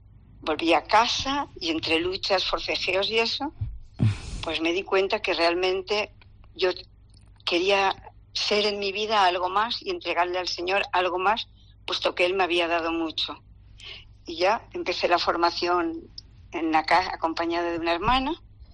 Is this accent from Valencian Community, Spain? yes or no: yes; Castellón, Valencian Community, Spain; yo soy de Castellón, de la mediana de una familia católica con 3 hijos, 2 varones y yo. Toda la vida he sido alumna del Colegio de la Consolación